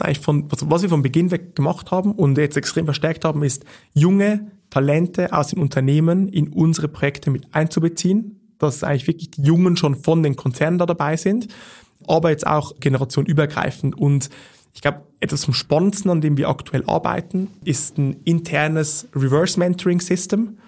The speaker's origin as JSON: {"language": "German", "region": "Zurich", "country": "Switzerland", "tie": "born or raised there", "said": "ich bin in Zürich aufgewachsen."}